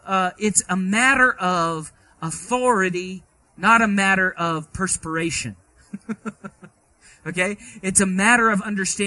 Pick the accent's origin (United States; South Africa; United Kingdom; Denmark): United Kingdom; Scotland; I just know that I'm Scottish